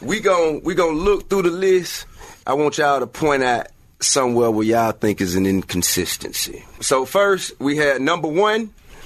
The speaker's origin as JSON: {"language": "English", "region": "the South", "country": "United States", "said": "I'm from the South, and we was on some crunk music back then"}